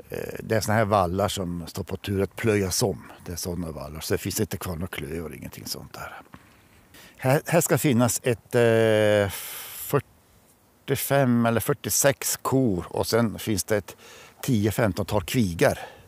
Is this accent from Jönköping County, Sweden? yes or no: no; Norrbotten County, Sweden; Sånt där som vi norrbottningar inte riktigt tycker om.